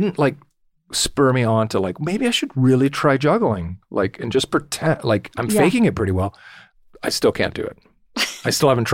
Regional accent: California, United States; Mm-hmm. I'm from Orange County.

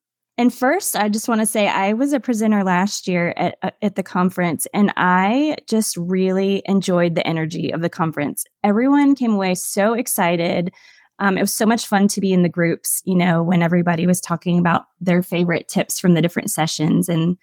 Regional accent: Williamsburg, Virginia, United States; And that is where I grew up in Williamsburg. So I got to go home for grad school before I got married.

